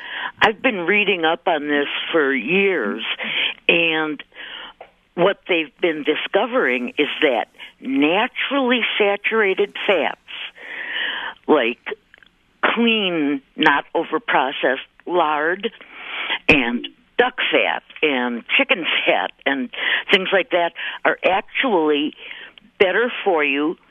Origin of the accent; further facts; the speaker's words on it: Milwaukee, Wisconsin, United States; now in Madison, United States; First of all, I'm originally from Milwaukee. I remember Red Dot.